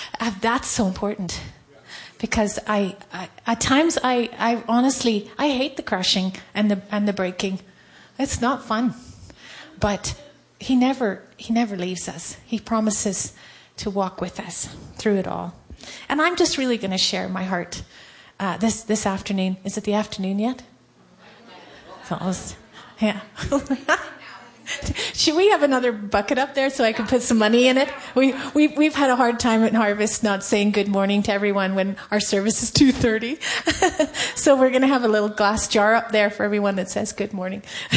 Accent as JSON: {"language": "English", "country": "Ireland", "said": "Somebody keep me to 15 minutes, because I'm Irish, and I didn't just kiss the Blarney Stone, I inhaled it, so I like to talk."}